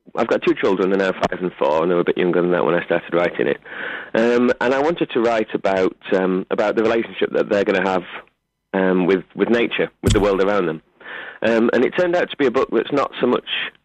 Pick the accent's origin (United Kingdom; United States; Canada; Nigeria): United Kingdom; Wakefield, Yorkshire and the Humber; accent: Yorkshire; I grew up in Wakefield, which is just down the road.